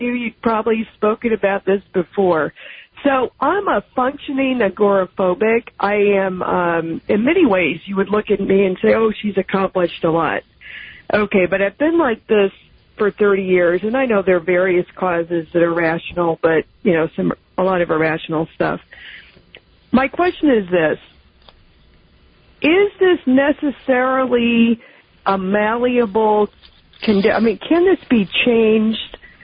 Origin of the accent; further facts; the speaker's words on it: Bronx, New York, United States; I grew up in the Bronx in the 80s.